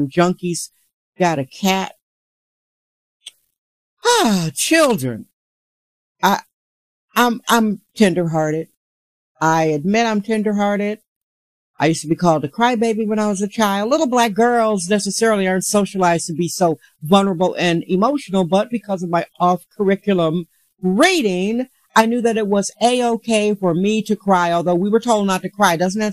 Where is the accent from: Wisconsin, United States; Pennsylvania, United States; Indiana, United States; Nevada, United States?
Wisconsin, United States; I'm from Wisconsin. I own it. I am not ashamed of being vulnerable.